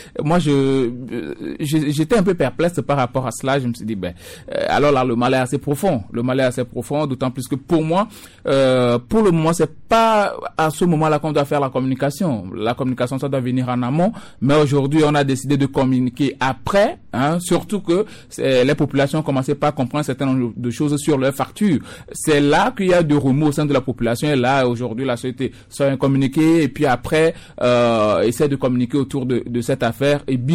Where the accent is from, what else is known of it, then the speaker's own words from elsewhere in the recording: Togo; Maintenant, ici, chez nous, au Togo